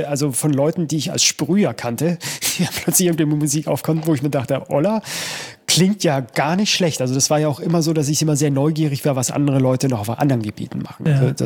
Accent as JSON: {"language": "German", "town": "Munich", "region": "Bavaria", "country": "Germany", "said": "bei mir war es als Münchner schon immer ziemlich gesellig."}